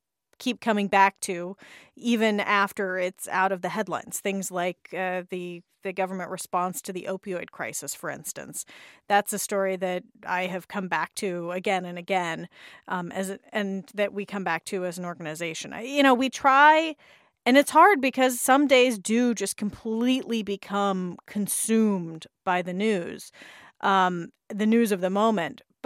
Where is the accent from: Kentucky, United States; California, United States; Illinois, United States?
California, United States; Hanford; now in Washington, D.C., United States; I do mention that I grew up in Hanford a lot when people bring that criticism up.